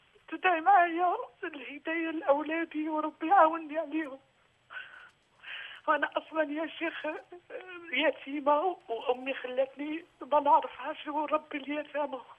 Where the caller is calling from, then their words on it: France; من فرنسا.